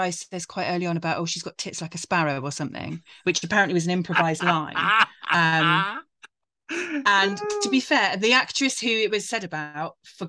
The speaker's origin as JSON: {"language": "English", "country": "United Kingdom", "said": "Well, the difference is we're British and, like, drinking is like a national sport."}